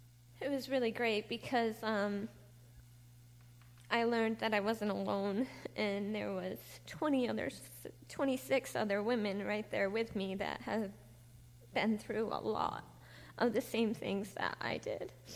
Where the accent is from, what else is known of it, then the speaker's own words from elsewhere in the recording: Bridport, Vermont, United States; I grew up in Bridport, which is in Addison County. I have three children. I had a really great childhood.